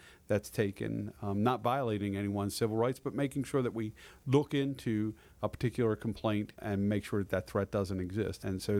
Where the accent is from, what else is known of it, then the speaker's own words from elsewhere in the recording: Eldersburg, Maryland, United States; I grew up in Eldersburg, so I'm very familiar with that area.